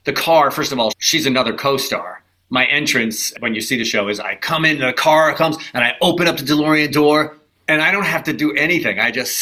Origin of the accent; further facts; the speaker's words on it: New York, United States; Sometimes I go back for sports in New York, because I'm from New York in 1969.